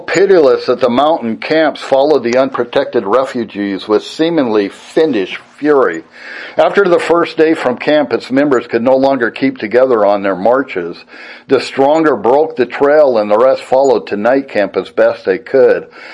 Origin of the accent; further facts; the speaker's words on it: Montana, United States; And I'm from Montana, so I can understand what their problem was.